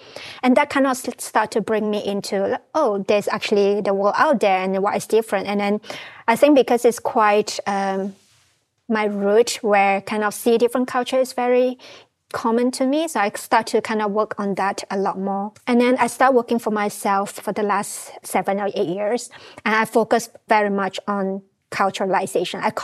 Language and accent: English; Malaysia; So I'm a Malaysian Chinese. So my grandparents are actually from China. So by Malaysians, I'm very related to this country. So we follow the Chinese culture because that is our traditions